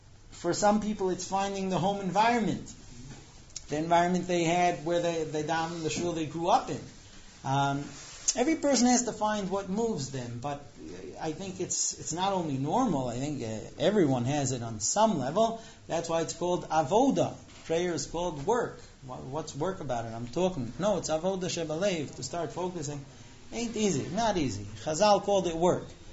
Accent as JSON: {"language": "English", "country": "United States", "tie": "born or raised there", "lives_now": "Israel", "said": "I come from America. I mean, I was born here, but I grew up there."}